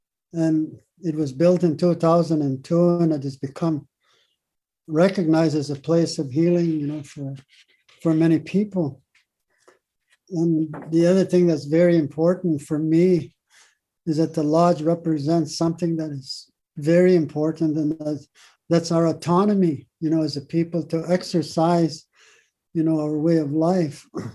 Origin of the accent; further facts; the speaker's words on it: Manitoba, Canada; I'm from Sagging First Nation